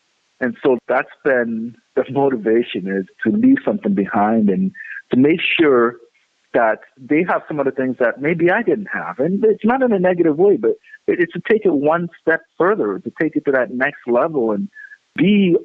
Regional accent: Nigeria; I'm from Nigeria. I'm from the Igbo tribe.

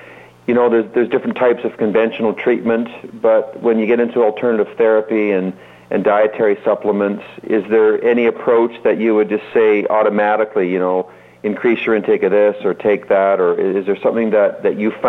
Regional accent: Canada; We're Canadian, so we have more of a socialized medicine

